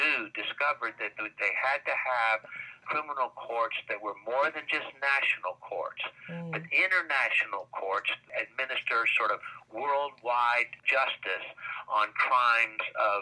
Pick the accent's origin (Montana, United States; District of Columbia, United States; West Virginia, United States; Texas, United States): Texas, United States; Midland; A dear friend of mine, I was raised in Midland, Texas